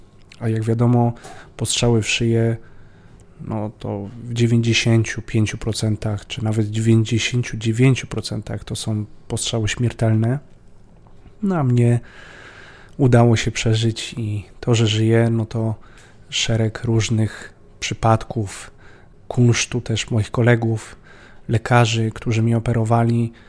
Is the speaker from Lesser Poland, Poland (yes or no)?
yes; Kraków, Lesser Poland, Poland; born there; Urodziłem się w Krakowie, ale obecnie mieszkam na Śląsku, w Chorzowie.